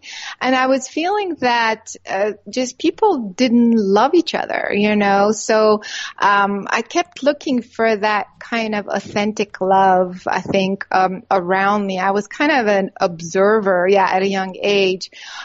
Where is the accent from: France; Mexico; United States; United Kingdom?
France; Well, I grew up in France, actually.